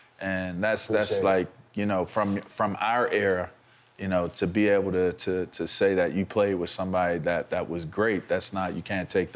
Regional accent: Pittsburgh, Pennsylvania, United States; but I always wanted to play linebacker because I'm from Pittsburgh.

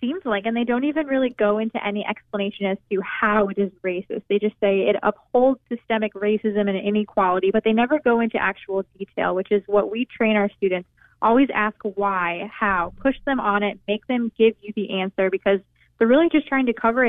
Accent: Midwest, United States; And as a Midwesterner myself, I was pretty offended when I heard this story.

